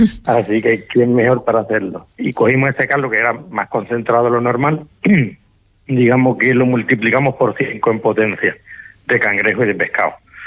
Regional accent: Cádiz, Andalusia, Spain; now in Morro Jable, Spain; Yo soy de Cádiz, así que tenemos una mezcla de culturas ahí.

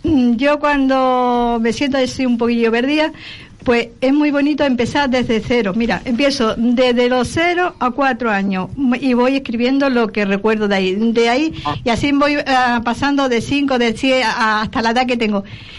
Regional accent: Málaga, Andalusia, Spain; now in Canary Islands, Spain; Mi familia, los malagueños, si me están escuchando, me dicen la niña grande. A mí, mi tierra, mi familia no me dicen

